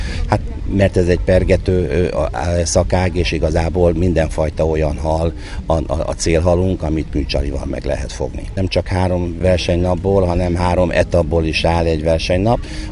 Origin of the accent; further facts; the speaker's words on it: Tolna, Hungary; mivel én Tolna megyei vagyok, és Madocsán ifi koromban fociztunk